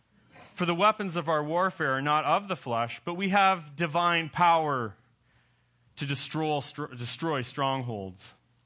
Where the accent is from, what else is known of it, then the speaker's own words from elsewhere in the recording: Canada; Maybe I'm too Canadian.